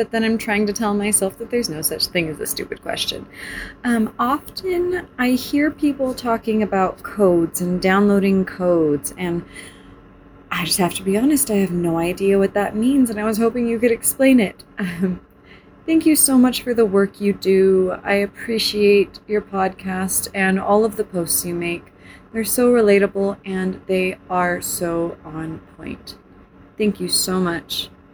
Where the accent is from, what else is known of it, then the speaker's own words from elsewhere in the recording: Oregon, United States; Hi, Natalie. … I am from Oregon.